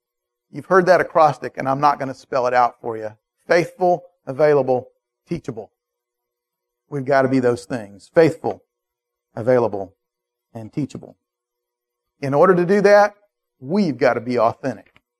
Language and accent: English; Atlanta, Georgia, United States; because I didn't know anybody else in Atlanta, even though I grew up in Atlanta.